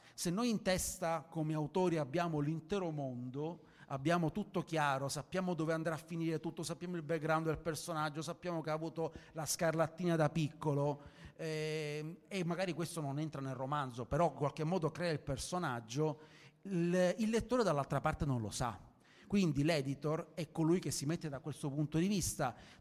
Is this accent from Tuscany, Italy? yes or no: no; Sicily, Italy; Io sono siciliano e sono abituato ai souk, sono abituato ai mercati confusionari.